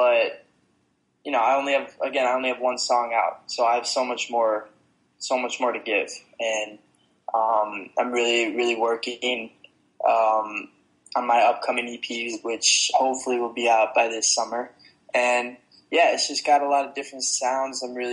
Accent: Chicago, Illinois, United States; also born or lived in Paris, France; I was born in Paris, and I was raised there till I was about 6 years old. And we moved back to Chicago, which is where my mother's from.

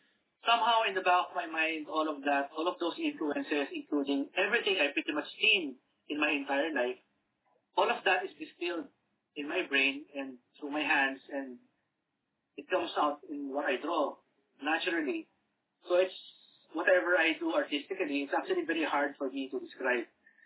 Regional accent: Philippines; I don't have to wave a flag and say, I'm a Filipino, like that.

